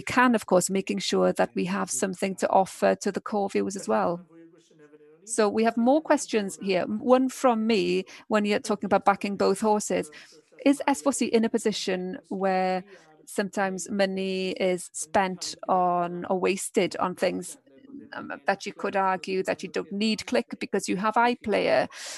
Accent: Wales, United Kingdom; I'm from Ceredigion

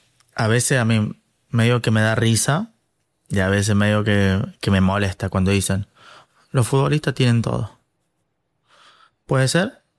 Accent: Argentina; yo que soy de Argentina

